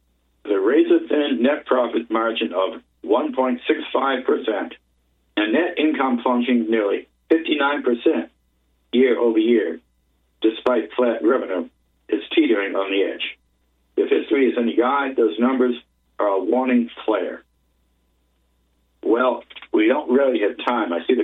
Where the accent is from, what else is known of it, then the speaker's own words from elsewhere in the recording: the South, United States; I grew up in the South, still live there today.